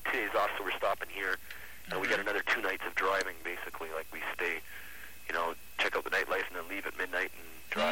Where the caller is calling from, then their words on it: New Orleans, Louisiana, United States; Where the hell are we? New Orleans.